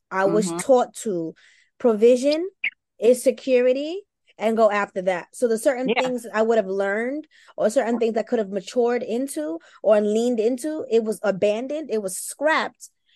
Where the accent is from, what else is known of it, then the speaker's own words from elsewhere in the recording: Brooklyn, New York, United States; I have never had the luxury of being absent-minded around a man because I am from Brooklyn. I'm a Brooklyn gangster.